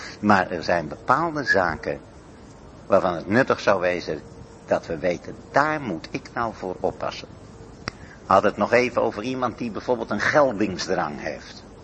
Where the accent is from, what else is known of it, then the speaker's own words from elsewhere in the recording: Netherlands; Bijvoorbeeld als Hollanders, dan zijn we pure individualisten.